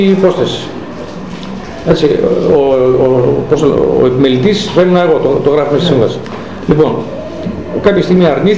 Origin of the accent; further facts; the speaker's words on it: Athens, Attica, Greece; moved away as an adult; Όταν ήρθα εγώ από την Αθήνα το 86 εδώ, άκουσα πολλές μουσικές και θρακιώτικες.